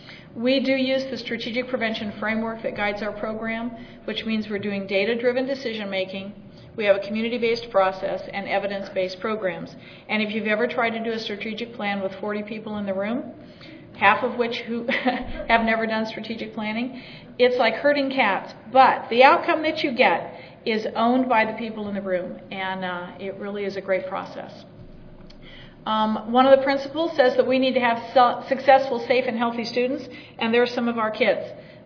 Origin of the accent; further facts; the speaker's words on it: Oregon, United States; All right, there's another Oregon girl in the room.